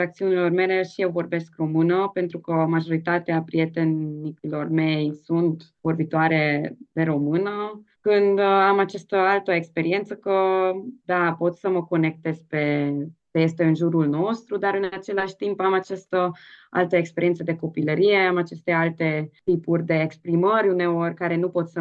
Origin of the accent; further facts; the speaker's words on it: Târgu Secuiesc, Covasna County, Romania; am crescut în Târgu Secuiesc, într-o comunitate maghiară, într-un oraș în care majoritatea persoanelor vorbesc maghiară